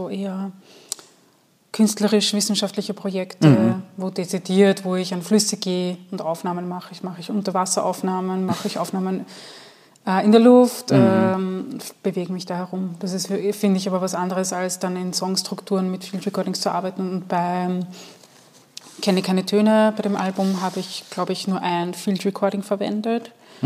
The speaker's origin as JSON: {"language": "German", "region": "Lower Austria", "country": "Austria", "tie": "born or raised there", "said": "Ja, ich bin im Dorf aufgewachsen"}